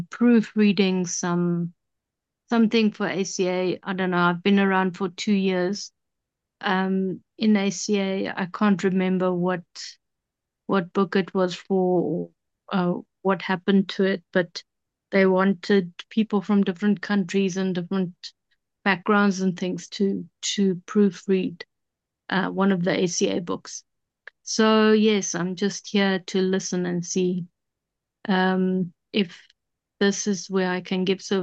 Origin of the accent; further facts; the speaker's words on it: South Africa; I'm glad so far that I'm the only one speaking without an accent.